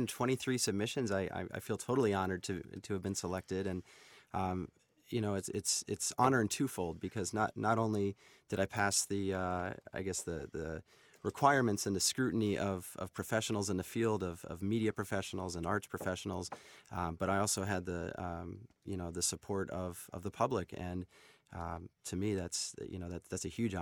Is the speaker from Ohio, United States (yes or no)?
yes; Columbus, Ohio, United States; so I certainly have the opportunity to mention I'm from Columbus.